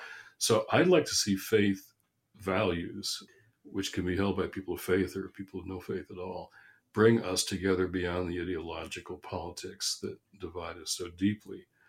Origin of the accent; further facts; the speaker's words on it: Michigan, United States; And so my home state of Michigan